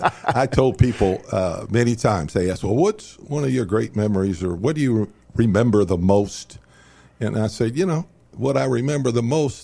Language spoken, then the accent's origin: English; Dayton, Ohio, United States; who ended up in Dayton, of all places, my hometown.